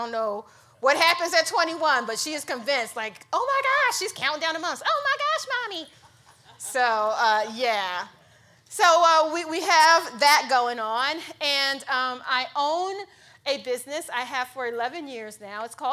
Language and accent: English; Philadelphia, Pennsylvania, United States; now in Abington, United States; So I am born and raised in Philly. Yes, I knew I liked you. I still live right outside of Philly in Abington.